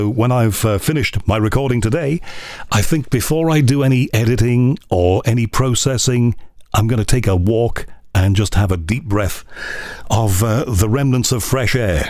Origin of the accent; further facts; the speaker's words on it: United Kingdom; for me as a Brit, incomprehensibly wide open spaces.